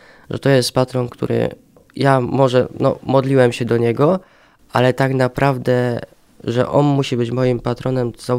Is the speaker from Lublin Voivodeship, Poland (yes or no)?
no; Janków Przygodzki, Greater Poland Voivodeship, Poland; tak naprawdę pochodzę tam z parafii świętego Józefa w Jankowie Przygodzkim, tam przyjąłem wszystkie sakramenty, te podstawowe wtajemniczenia chrześcijańskiego.